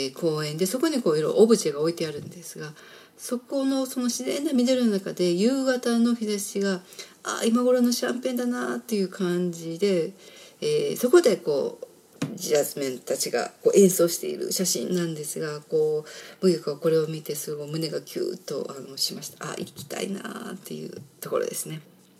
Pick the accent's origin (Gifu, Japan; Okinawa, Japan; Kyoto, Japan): Kyoto, Japan; 地元京都ですからお届けしたいと思います。